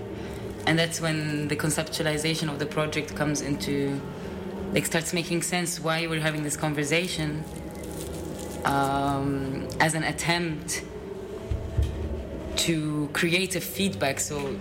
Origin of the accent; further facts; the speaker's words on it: Lebanon; English is a second language; also born or lived in Egypt; I come from Lebanon and Egypt, and Lebanon has been in an extreme economic crisis and severe power crisis.